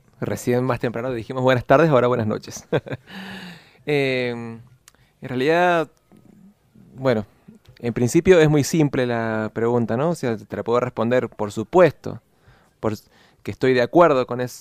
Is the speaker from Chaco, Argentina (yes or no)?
no; Mendoza, Argentina; nuestra identidad como mendocino se ha caracterizado históricamente como, digamos, un ejemplo dentro de la Argentina